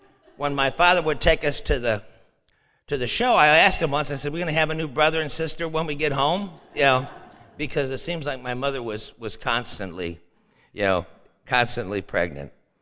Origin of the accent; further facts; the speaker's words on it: Chicago, Illinois, United States; also born or lived in Evergreen Park; I'm from Chicago. I was born in 1944 in Evergreen Park, Illinois. I'm from an Irish Catholic family, and my whole family on both sides came over from Ireland.